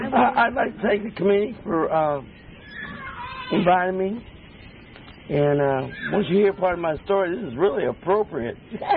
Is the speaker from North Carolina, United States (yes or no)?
no; Long Beach, California, United States; I grew up on the wharfs and the piers and went fishing. I was born in Long Beach, California. Nobody else from Long Beach?